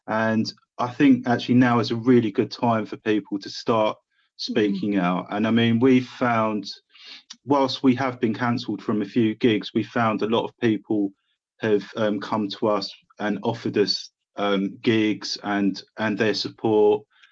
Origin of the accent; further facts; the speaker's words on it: Southend, East of England, United Kingdom; we're from Southend